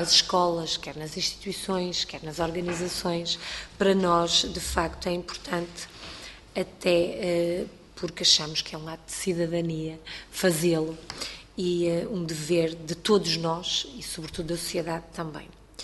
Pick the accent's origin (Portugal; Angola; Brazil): Portugal; Viana do Castelo, Norte; não é a realidade de Chaves, por exemplo, de Viana do Castelo, de onde eu venho, nem a realidade de Évora.